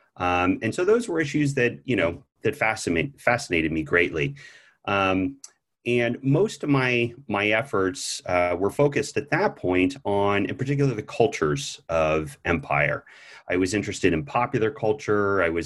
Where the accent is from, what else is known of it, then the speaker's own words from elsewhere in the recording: California, United States; I grew up in California.